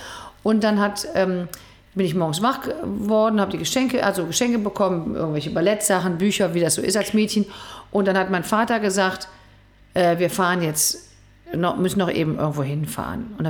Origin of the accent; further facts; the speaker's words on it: Dülken, North Rhine-Westphalia, Germany; Und es gab einen Schreibwarenladen in meiner alten Stadt, wo ich herkomme, Dülken